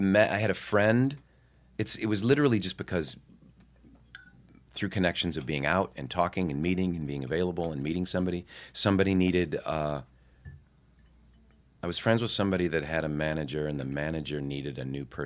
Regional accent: Midwest, United States; I was from the Midwest, though.

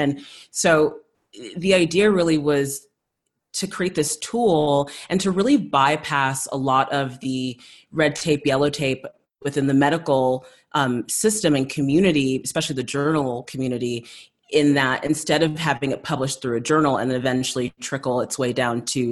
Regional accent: South Africa; growing up in South Africa, kind of moving there shortly after apartheid, this idea of truth and reconciliation

